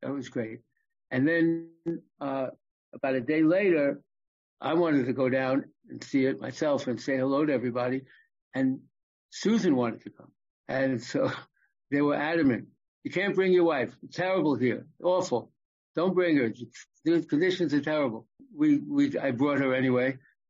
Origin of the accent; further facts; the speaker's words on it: New York, United States; I'm a New Yorker, born and bred, and still.